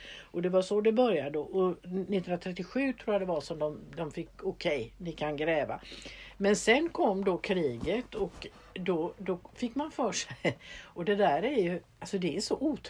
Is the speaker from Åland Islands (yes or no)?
no; Öland, Kalmar County, Sweden; som ölänning så sitter jag ju ofta och tänker